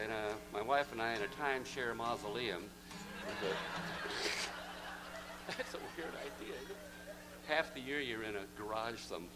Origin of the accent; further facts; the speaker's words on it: Nevada City, California, United States; But I come from Nevada City, California.